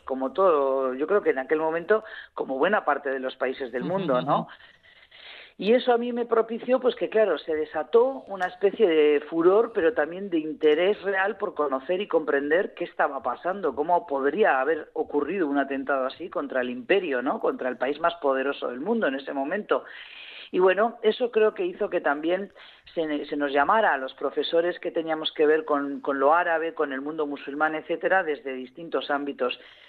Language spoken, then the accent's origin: Spanish; Mondragón, Basque Country, Spain; Yo residiendo allí, pues celebraba pues Santo Tomás, como se celebra en mi pueblo natal, en Arrasate, Mondragón.